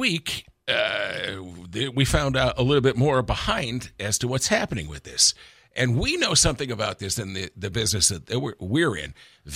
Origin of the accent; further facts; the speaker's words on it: Torrington, Connecticut, United States; Well, there's a lot of trash being talked in my hometown this morning there, Lou.